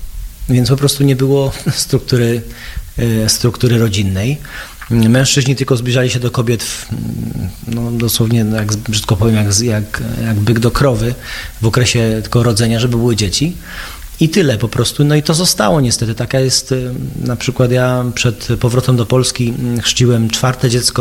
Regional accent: Boston, Massachusetts, United States; moved away as an adult; wychowałem się w Stanach Zjednoczonych, w Bostonie, gdzie się urodziła moja babcia, więc tam kończyłem high school, czyli liceum ogólnokształcące, tam studiowałem w college.

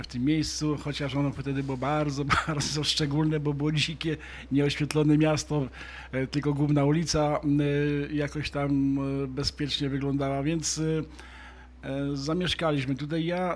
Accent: Pińczów, Świętokrzyskie Voivodeship, Poland; born there; also born or lived in Kielce; był najpierw aeroklub taki obywatelski w Pińczowie. Ja tam się urodziłem w zasadzie, dopiero potem mieszkałem w Kielcach

